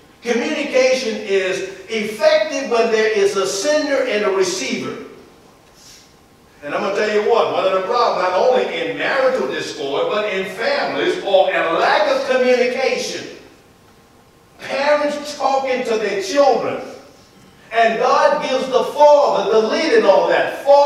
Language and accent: English; New Orleans, Louisiana, United States; I can remember growing up in New Orleans, Louisiana, number two of nine children.